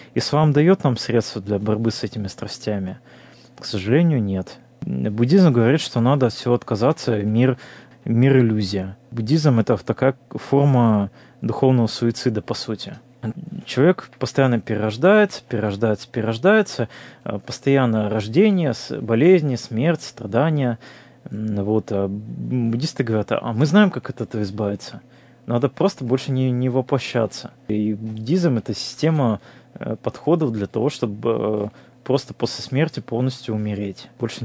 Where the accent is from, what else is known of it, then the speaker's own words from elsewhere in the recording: Russia; я вырос в России, где все равно вокруг нас христианство.